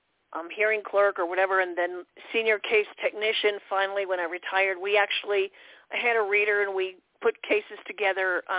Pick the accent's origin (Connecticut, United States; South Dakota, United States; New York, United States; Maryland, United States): Maryland, United States; Baltimore; born there; I was born here in Baltimore. I spent my first few months at Union Memorial Hospital.